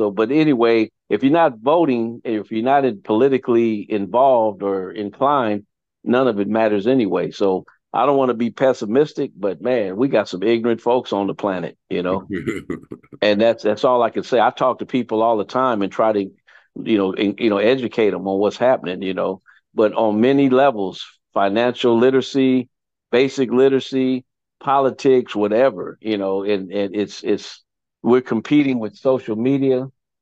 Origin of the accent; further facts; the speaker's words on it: Compton, California, United States; you know, I'm from Compton, you know, so I know when I hear something